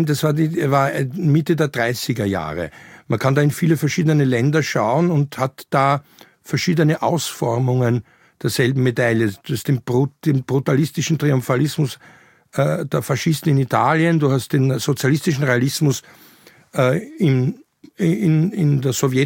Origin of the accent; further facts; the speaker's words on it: Austria; Also in Deutschland kennt man ihn, bei uns in Österreich, wie üblich, mit ein bisschen Verspätung, war das dann um 1900 der akademische Kulturkampf.